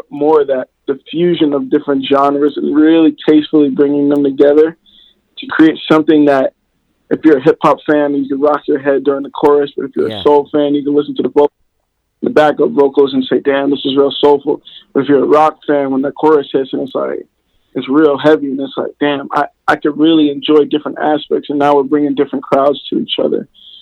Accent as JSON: {"language": "English", "town": "Plainfield", "region": "New Jersey", "country": "United States", "tie": "born there", "said": "I was born in Plainfield."}